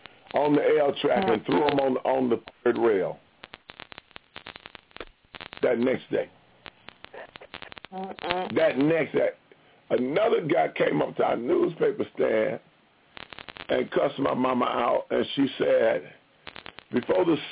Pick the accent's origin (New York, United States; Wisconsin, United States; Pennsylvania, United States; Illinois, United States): Illinois, United States; Chicago; I know this lawyer don't know I'm from the west side of Chicago. She don't know that I'm from Al Capone's neighborhood.